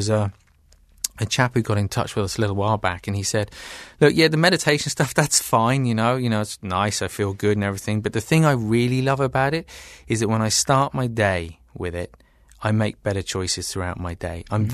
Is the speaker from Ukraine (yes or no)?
no; England, United Kingdom; as a kid growing up in England, I used to love that.